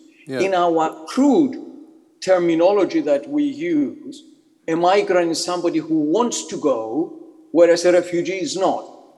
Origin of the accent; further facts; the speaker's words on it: Cyprus; moved away as an adult; also born or lived in Yugoslavia / South Africa; now in United Kingdom; Well, myself, I'm Greek Cypriot. I was born in Cyprus.